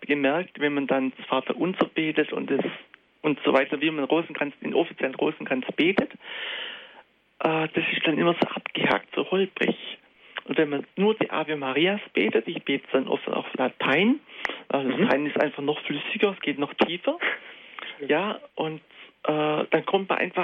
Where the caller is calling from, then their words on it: Augsburg, Bavaria, Germany; Ich komme aus Augsburg und wollte eigentlich dazu beitragen